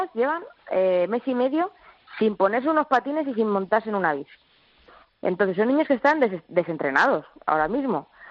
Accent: Belmonte, Castilla-La Mancha, Spain; now in Madrid, Spain; el que vive en mi pueblo, en Belmonte, que soy de Cuenca

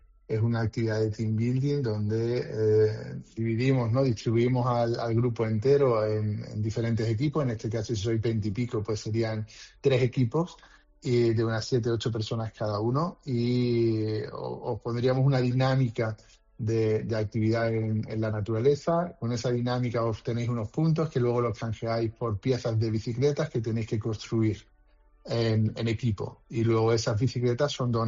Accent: Mijas, Andalusia, Spain; nosotros somos de Málaga, somos de Mijas. Nacimos aquí de Mijas para el mundo

